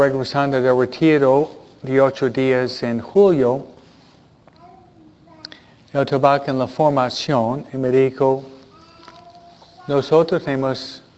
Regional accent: Buffalo, New York, United States; Buffalo es una ciudad en Nueva York, de donde vengo yo, ¿no?

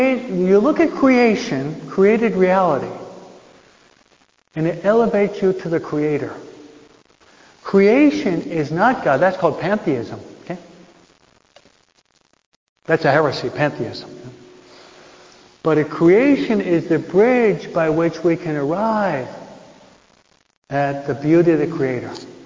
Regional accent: East Coast, United States; I'm from the East Coast, most of my relatives live in New Hampshire.

